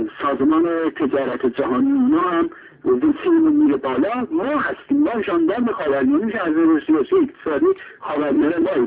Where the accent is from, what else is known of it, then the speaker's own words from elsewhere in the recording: Iran; نه به خاطر اینکه مثلا ما ایرانی هستیم و ناسیونالیسم